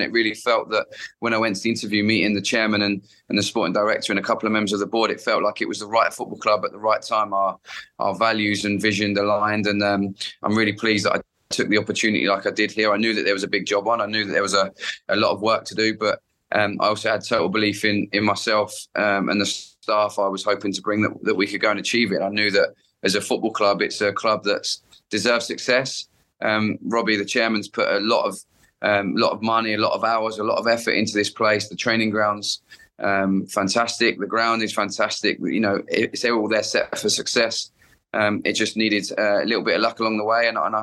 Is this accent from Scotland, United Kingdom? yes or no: no; Felixstowe, East of England, United Kingdom; I mean, I grew up in Felixstowe, Suffolk, so I've known Colchester and the football club for many years.